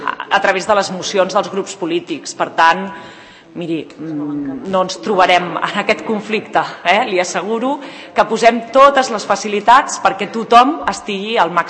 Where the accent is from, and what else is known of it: Catalonia, Spain